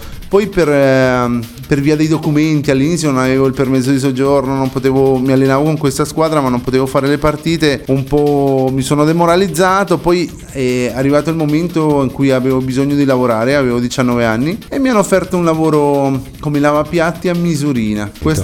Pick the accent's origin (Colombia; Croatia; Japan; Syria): Colombia; No, allora io sono colombiano, sono nato in Colombia nel 77